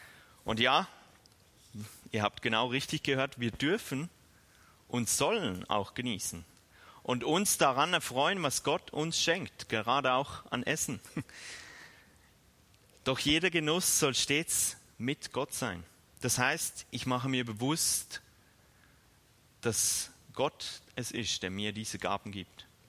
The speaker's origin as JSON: {"language": "German", "region": "Bern", "country": "Switzerland", "tie": "born or raised there", "said": "Im Emmental in der Schweiz, wo ich aufgewachsen bin"}